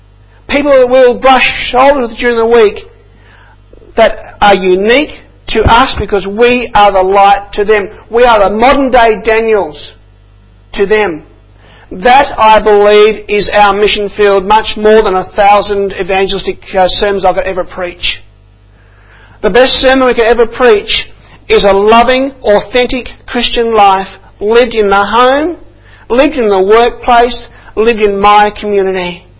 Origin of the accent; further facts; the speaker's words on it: Mildura, Victoria, Australia; I grew up in Mildura.